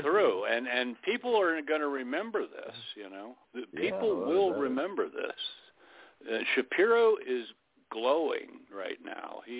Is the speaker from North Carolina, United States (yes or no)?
no; Pennsylvania, United States; I mean, I come from Pennsylvania, and trust me, I have learned since 1975 that Pennsylvania is quite a whack job state.